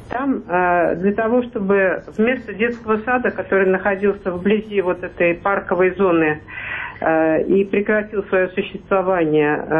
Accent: Moscow, Russia; Я могу реагировать на это как москвичка

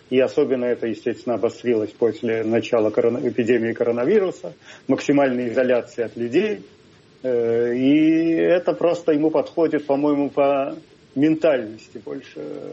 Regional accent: Israel; Russian is a second language; Я еврей из Израиля и не христианин ни с какого боку

